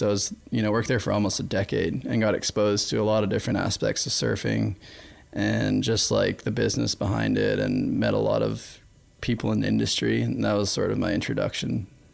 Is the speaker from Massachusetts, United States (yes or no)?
yes; Gloucester, Massachusetts, United States; Yep, I grew up in Massachusetts. The North Shore of Massachusetts, a place called Gloucester. It's a really old, it's one of America's oldest seaports. And yeah, I just grew up around the ocean my whole life.